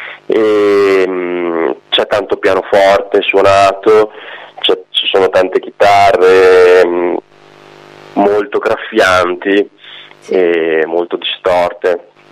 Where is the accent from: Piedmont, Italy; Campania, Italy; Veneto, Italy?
Veneto, Italy; Padua; Diciamo che appunto io sono un padovano